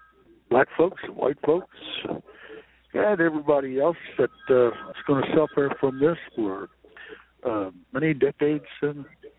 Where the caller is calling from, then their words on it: Fairfield Township, United States; I'm from Fairfield Township.